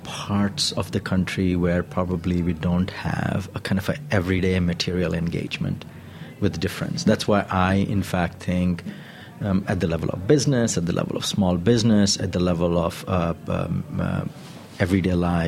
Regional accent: India; Then I come from India. And in India, we have seen a similar reversal. I'm born into a Hindu family.

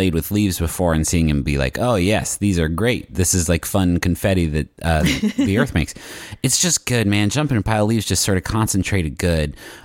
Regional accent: West Virginia, United States; because growing up in West Virginia, there are trees for days.

